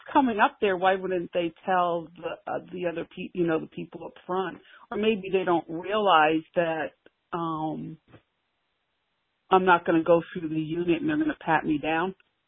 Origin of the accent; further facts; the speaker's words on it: United States; I'm an American national, and I have my passport card